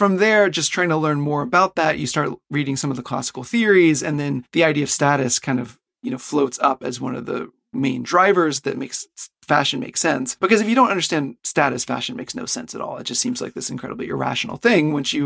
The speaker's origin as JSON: {"language": "English", "town": "Pensacola", "region": "Florida", "country": "United States", "tie": "born or raised there", "said": "because I grew up in Pensacola, Florida."}